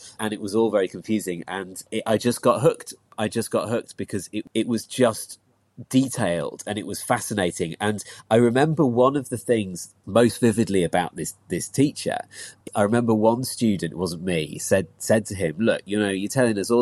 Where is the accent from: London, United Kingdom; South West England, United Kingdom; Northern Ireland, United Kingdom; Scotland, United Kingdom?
South West England, United Kingdom; Christchurch; also born or lived in Leeds; When I was five, we moved down to Dorset, lived down by the sea in Christchurch, which was lovely.